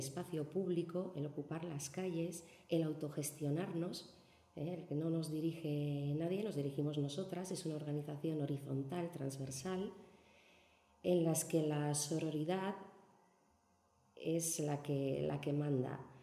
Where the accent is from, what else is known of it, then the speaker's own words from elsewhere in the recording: Eibar, Basque Country, Spain; born there; decir que nací en Eibar en los años 70, en un contexto pues, muy concreto.